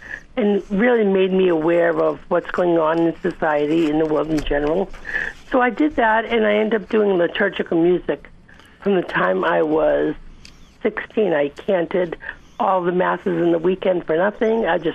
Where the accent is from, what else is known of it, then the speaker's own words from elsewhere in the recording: Boston, Massachusetts, United States; I grew up in East Coast in Boston, Massachusetts, and I lived in a bucolic community.